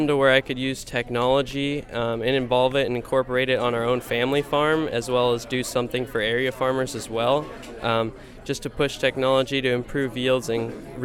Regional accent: Cortland, Nebraska, United States; I was from the Norris FFA chapter and call home in Cortland, Nebraska, southeast Nebraska.

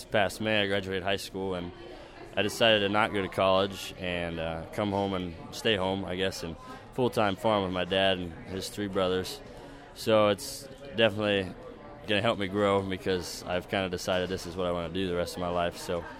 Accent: Versailles, Ohio, United States; Well, I come from Versailles, Ohio, which is in western Ohio

